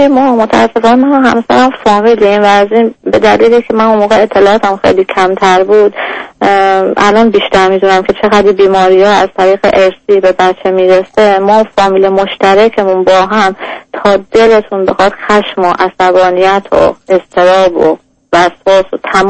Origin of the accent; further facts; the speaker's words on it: Iran; moved away as an adult; now in United Kingdom; تو انگلیس زندگی میکنیم، از ایران اومدیم انگلیس.